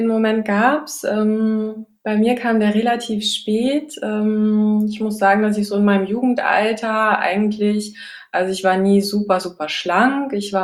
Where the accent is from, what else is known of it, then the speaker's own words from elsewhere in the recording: Northern Germany, Germany; now in Rhineland, Germany; Die Liebe hat mich ins Rheinland verschlagen. Ich bin aber eigentlich Norddeutsche und habe eigentlich auch die meiste Zeit meines Lebens im Norden verbracht, habe meine Kindheit am Ostseestrand verbracht und bin aber jetzt schon inzwischen seit gut 7 Jahren hier im Rheinland